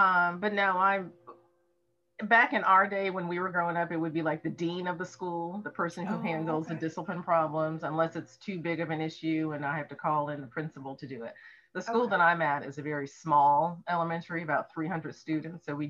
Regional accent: Rhode Island, United States; So I grew up in Rhode Island, but my family is from the South, Alabama and Florida.

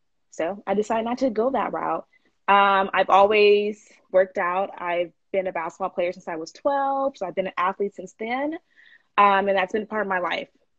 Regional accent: Oakland, California, United States; moved away as an adult; now in Houston, United States; I'm from Cali. So born and raised in Cali, Oakland to be exact. I came to Houston for college and I never left after.

